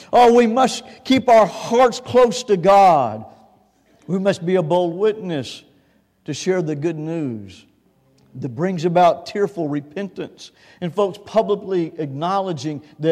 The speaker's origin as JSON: {"language": "English", "country": "United States", "said": "As an American, I think Christians in America have been guilty of thinking"}